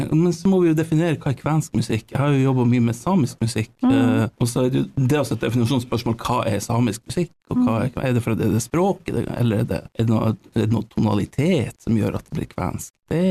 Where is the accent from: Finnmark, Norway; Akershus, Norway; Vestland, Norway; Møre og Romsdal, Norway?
Finnmark, Norway; Alta; Som altaværing så synes jeg man burde det.